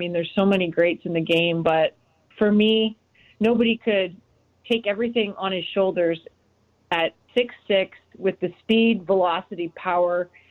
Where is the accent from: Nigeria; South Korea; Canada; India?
Canada; First of all, I was obsessed growing up in Canada with the Chicago Bulls. I mean, when they won six titles, I was – if they lost the game during the regular season, as a young girl in Canada, I would cry.